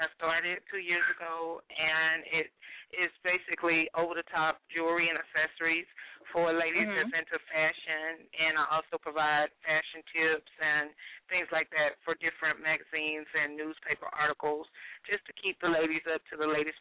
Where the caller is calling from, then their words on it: Texas, United States; I'm actually calling from Texas.